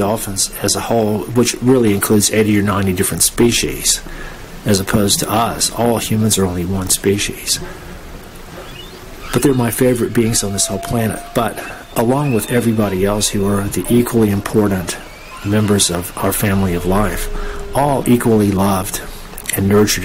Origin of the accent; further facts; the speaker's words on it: North Carolina, United States; ever since I grew up in North Carolina, within about an hour and a half drive of what was at that time the home of the largest number of dolphins in captivity in the whole world.